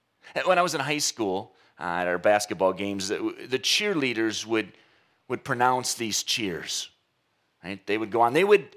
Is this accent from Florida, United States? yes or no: no; Saginaw, Michigan, United States; I grew up in Saginaw. I was there for an evening this week. I'm sentimentally attached to the place.